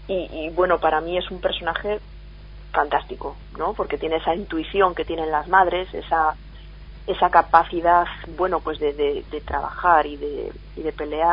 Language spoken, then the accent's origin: Spanish; Guijuelo, Castile and León, Spain; A mí el jamón me encanta y soy de Guijuelo